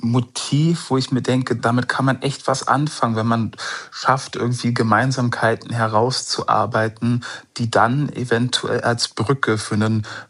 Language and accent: German; Munich, Bavaria, Germany; Ich komme eigentlich aus München und meine Frau kommt aus dem Senegal